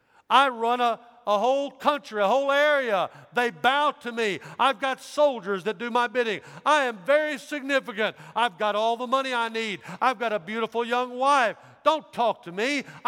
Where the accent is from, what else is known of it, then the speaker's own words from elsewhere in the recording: Dyersburg, Tennessee, United States; When I was a little boy growing up in Dyersburg, we used to sing this song.